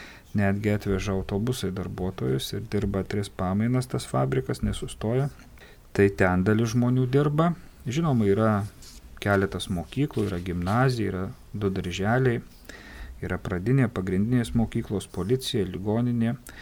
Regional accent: Dzūkija, Lithuania; aš pats esu iš Dzūkijos, tai labai gerai atskiriu tos žmonės, kurie iš Dzūkijos.

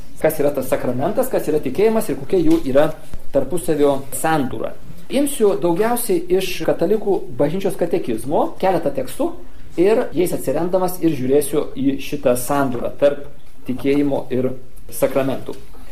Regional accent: Suvalkija, Lithuania; Matot, aš suvalkietis esu.

